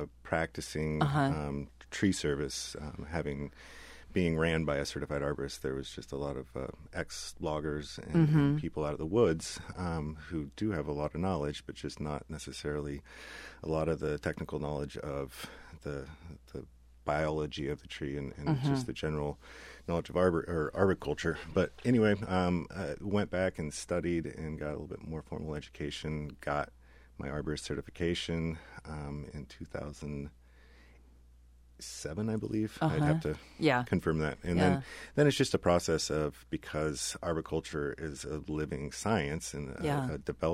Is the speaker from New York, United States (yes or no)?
no; Astoria, Oregon, United States; Yeah, I grew up here in Astoria, and my family has been here since the 40s. When I was 12 years old, my immediate family moved to Portland